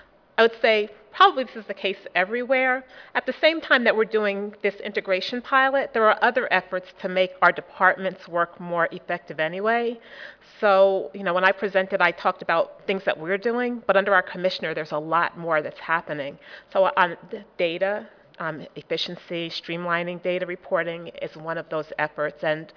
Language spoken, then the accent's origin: English; Massachusetts, United States; I'm from Massachusetts